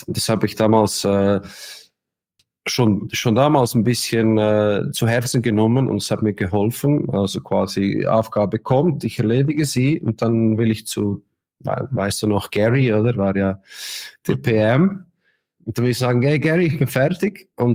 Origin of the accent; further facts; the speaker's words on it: Switzerland; ich komme aus der Schweiz, ich habe in Zürich gearbeitet.